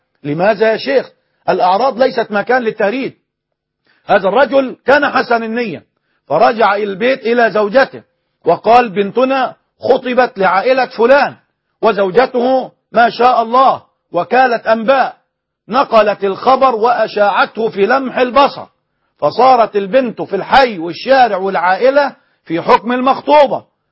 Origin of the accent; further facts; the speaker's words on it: Egypt; بالعامية عندنا في مصر.